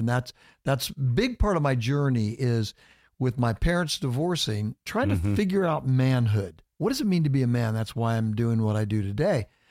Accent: California, United States; Hey, man, I grew up in Southern California. You'll have to forgive me. The land of the fruits and the nuts, right? But born and raised there

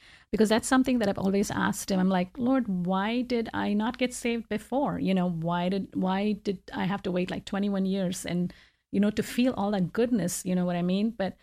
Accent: Tamil Nadu, India; born or raised there

